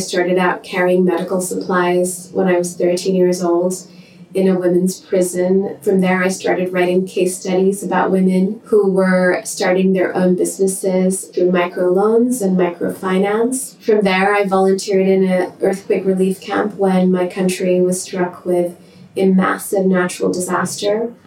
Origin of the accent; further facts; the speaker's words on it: Pakistan; moved away as an adult; So, I grew up in Pakistan, and I was there till I was 18.